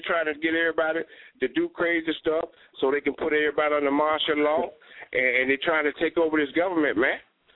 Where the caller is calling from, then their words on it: Atlanta, Georgia, United States; I'm calling from Atlanta.